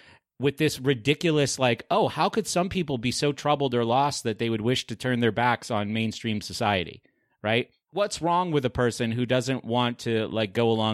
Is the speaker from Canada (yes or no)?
no; New England, United States; the cultures that I saw just growing up in New England from one place to another